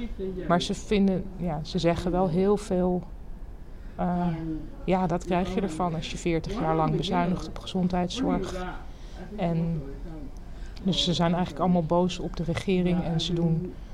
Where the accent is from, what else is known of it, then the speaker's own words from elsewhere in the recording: Amsterdam, North Holland, Netherlands; Toen zei hij, waar kom je vandaan? En toen dacht ik, ik moet misschien niet meer zeggen Amsterdam.